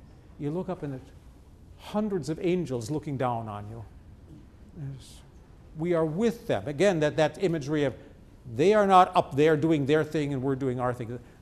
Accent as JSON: {"language": "English", "town": "Sheboygan", "region": "Wisconsin", "country": "United States", "tie": "born or raised there", "said": "I grew up in Sheboygan, Wisconsin, very Lutheran county. I grew up in a congregation of 3,200 members."}